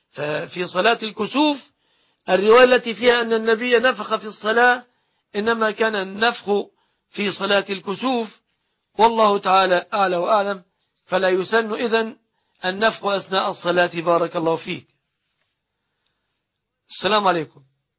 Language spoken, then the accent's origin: Arabic; Egypt; أن يحفظ بلادنا مصر من كل مكروه وسوء